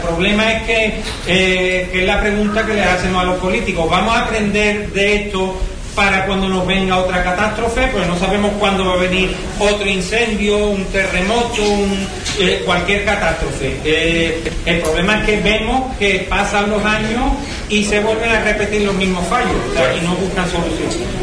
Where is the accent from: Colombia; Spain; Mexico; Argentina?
Spain; Andalusia; Yo por ejemplo vengo de Sevilla, yo vengo de la provincia de Sevilla